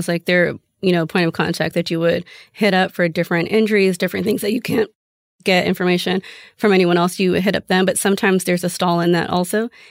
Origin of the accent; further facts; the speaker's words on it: Houston, Texas, United States; So we're both from Houston.